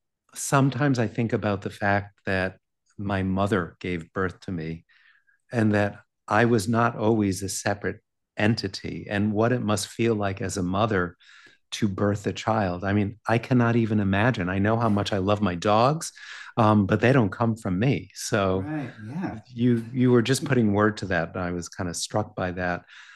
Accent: East Coast, United States; And I grew up in the East Coast in a privileged family

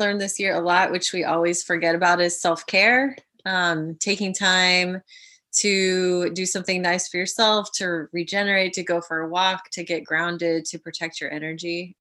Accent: Colorado, United States; now in California, United States; You know, I grew up in Colorado, which is, it's beautiful, but I don't ski.

